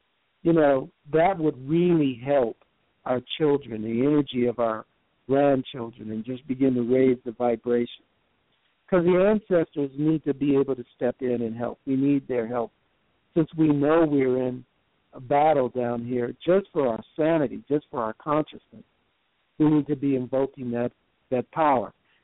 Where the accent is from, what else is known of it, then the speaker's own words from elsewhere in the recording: Los Angeles, California, United States; also born or lived in Birmingham; I'm from California, and Sandy and I are from the same hometown, Compton, California. I was born in Birmingham, but I was raised in Los Angeles.